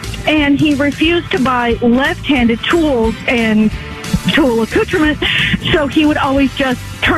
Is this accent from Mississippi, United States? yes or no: no; Washington, United States; Well, first off, I'm from Washington State originally.